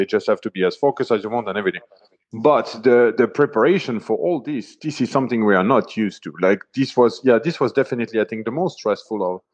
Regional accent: France; now in Belgium; I'm from France, but I'm located in Belgium with my wife

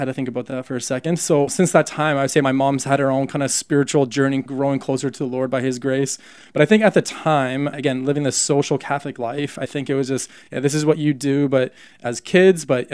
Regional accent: Canada; growing up in Canada, youngest of four, my mom and dad grew up in Christian homes.

